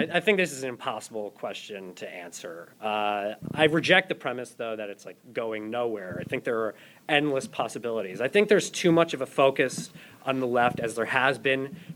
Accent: New York, United States; I grew up in Westchester in a wealthy family that worked in finance.

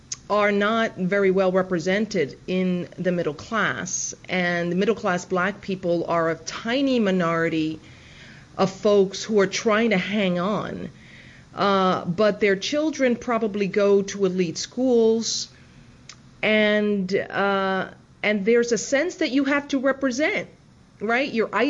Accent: New York City, New York, United States; I'm from the Bronx.

